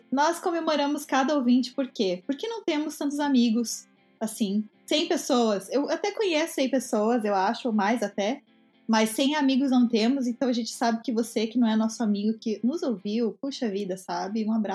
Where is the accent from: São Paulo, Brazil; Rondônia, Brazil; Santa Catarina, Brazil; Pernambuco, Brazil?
Santa Catarina, Brazil; Eu sou do norte do estado, mas eu sou praticamente paranaense, né? Então, é isso, né? O Paraná tá ali na minha... tá aqui no meu sangue, correndo no meu sangue. Eu sou catarinense Mafra, fica bem no norte, na divisa com o Paraná. Mas eu morei em Paraná, né?